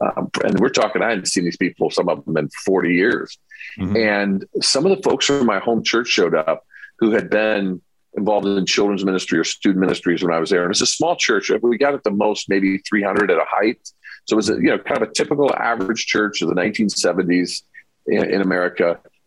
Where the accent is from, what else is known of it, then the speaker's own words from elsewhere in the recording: Mishawaka, Indiana, United States; And so that church I grew up in Northern Indiana became an oasis.